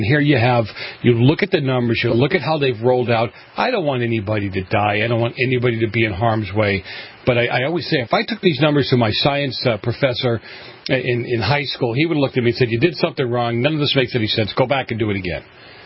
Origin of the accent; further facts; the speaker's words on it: Boston, Massachusetts, United States; I grew up in Boston when the Hong Kong flu was running around this country like crazy.